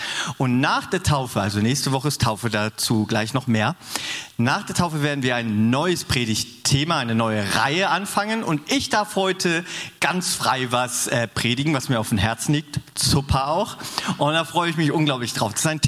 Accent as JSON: {"language": "German", "region": "Northern Germany", "country": "Germany", "said": "im Norden, wo ich herkomme, gibt es keine Berge, ja?"}